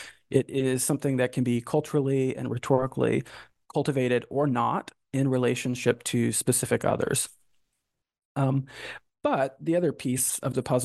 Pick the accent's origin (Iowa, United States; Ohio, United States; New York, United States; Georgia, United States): Georgia, United States; I grew up fly fishing in North Georgia.